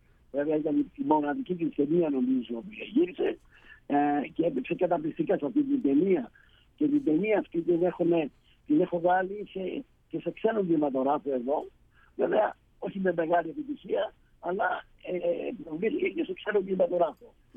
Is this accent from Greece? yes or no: no; Cyprus; Βέβαια στην πατρίδα μου, την Κύπρο.